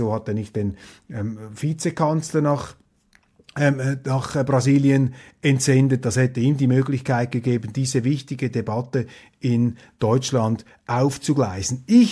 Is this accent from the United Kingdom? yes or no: no; Switzerland; Und ich sage das als Schweizer, der sich natürlich auch große Sorgen macht für unser Land.